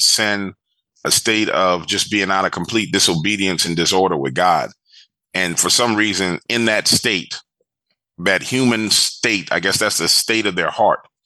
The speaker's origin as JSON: {"language": "English", "town": "New Orleans", "region": "Louisiana", "country": "United States", "tie": "born or raised there", "said": "I grew up in Little Woods in New Orleans East, way out in the back of New Orleans. And it's basically the swamps. It was a neighborhood built on the swamps."}